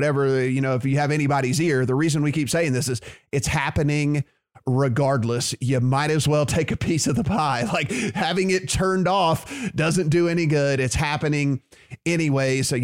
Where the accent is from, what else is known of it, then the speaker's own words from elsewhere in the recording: Louisiana, United States; Dustin, take us home with my home state, with Louisiana.